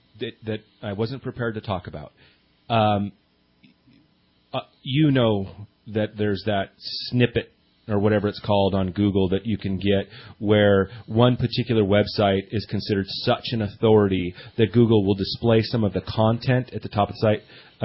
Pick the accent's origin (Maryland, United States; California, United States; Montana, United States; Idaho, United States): California, United States; I grew up in Shasta County, so I knew everything and everybody